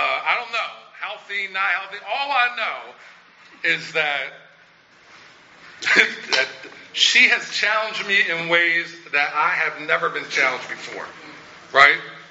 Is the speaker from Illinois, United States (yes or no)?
no; Philadelphia, Pennsylvania, United States; I'm like, man, I'm from Philly. I ain't never leaving Philly.